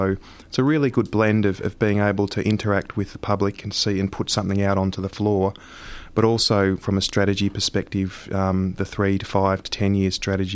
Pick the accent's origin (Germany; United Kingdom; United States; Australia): Australia; Melbourne, Victoria; Yes, I'm a Melbourne boy, yep. So I've always been born and bred in Melbourne, eastern suburbs. Went out to school in Ringwood